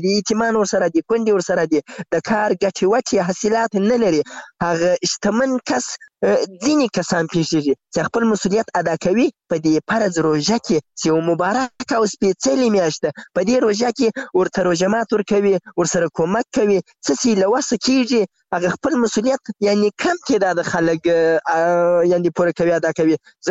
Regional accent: Zabul, Afghanistan; moved away as an adult; now in Ghazni, Afghanistan; یعنی زه له زابل نه راغلی یم دلته غزنی کې په یو کار مصروف یم،

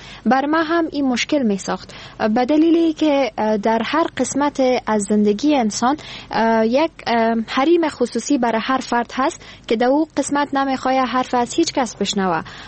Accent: Afghanistan; born there; در چه جغرافیایی به دنیا آمدیم

